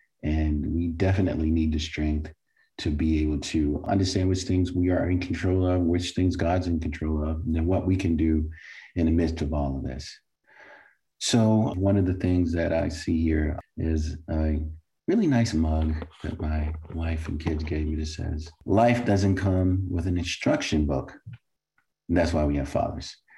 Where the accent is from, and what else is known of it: Baltimore, Maryland, United States; born or raised there